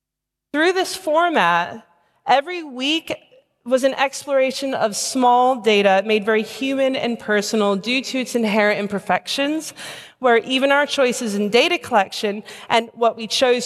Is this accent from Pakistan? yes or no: no; United States; now in London, United Kingdom; and I'm an American immigrant living in London.